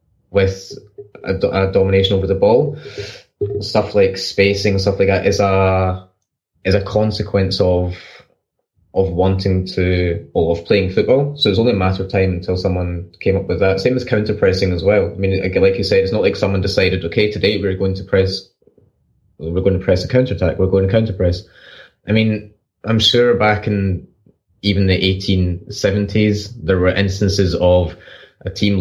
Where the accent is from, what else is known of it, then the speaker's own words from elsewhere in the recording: Scotland, United Kingdom; accent: Scottish; my Scottish accent is just butchering all of Johan Cruyff's legacy here.